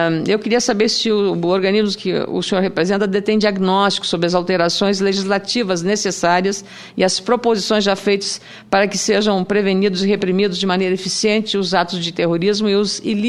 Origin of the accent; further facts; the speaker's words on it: Rio Grande do Sul, Brazil; como gaúcha, estou falando